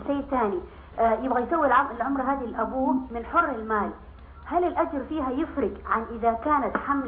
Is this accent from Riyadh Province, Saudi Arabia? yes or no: yes; Riyadh, Riyadh Province, Saudi Arabia; من الرياض